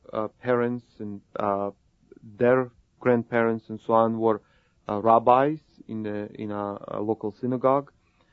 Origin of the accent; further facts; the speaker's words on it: Israel; also born or lived in Canada; entire family, both distant and near family, had made aliyah to Israel. And I grew up in Israel.